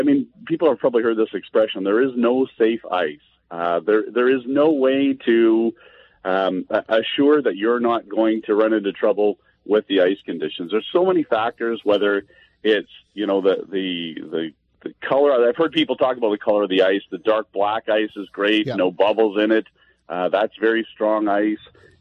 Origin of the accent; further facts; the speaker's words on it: Trenton, Ontario, Canada; I grew up in Trenton and spent my winters on the Bay of Quinte.